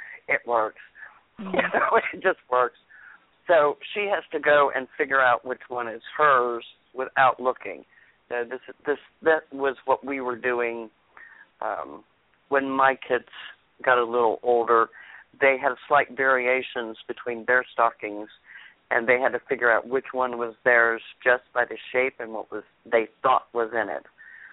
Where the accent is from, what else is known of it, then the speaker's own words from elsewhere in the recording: Texas, United States; I grew up in Texas, in the Louisiana area, yes.